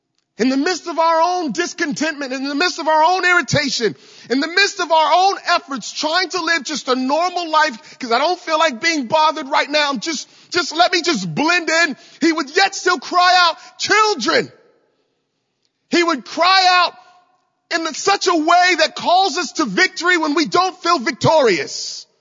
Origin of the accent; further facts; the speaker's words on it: Virginia, United States; I've got friends still where I grew up in Virginia that are living life in a normal way.